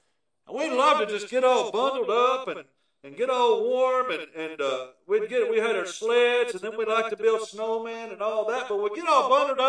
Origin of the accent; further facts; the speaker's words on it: Savannah, Georgia, United States; When I was growing up in Savannah, the house we lived on Poplar Street for many, many years